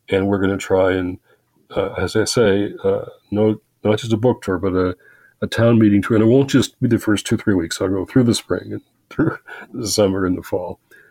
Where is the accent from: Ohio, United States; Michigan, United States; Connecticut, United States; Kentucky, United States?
Michigan, United States; Detroit; We're going to my hometown of Detroit and then Grand Rapids right there in Michigan, too